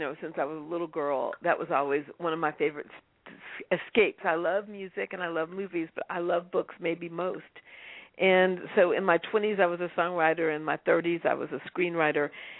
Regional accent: Washington, District of Columbia, United States; also born or lived in Detroit; now in Nashville, United States; but I was born in Detroit, Michigan. I was born in Motown in 1959. I just had my 53rd birthday, so I'm a little bit of an old head here, and I grew up in Washington, D.C., and then moved back south to Nashville, Tennessee.

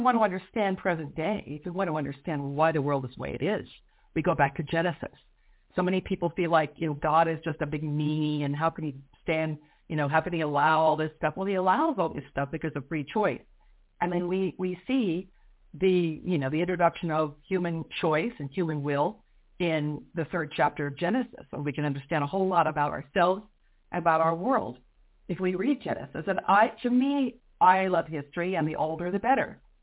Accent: Colorado, United States; And now I live in Colorado, my home state, involved in my church and with friends

